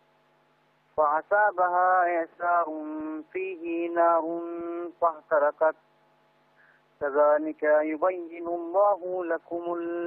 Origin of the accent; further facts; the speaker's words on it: Pal, Uttar Pradesh, India; جی میں ہندوستان میں ایک چھوٹا سا گاؤں ہے پال نام سے.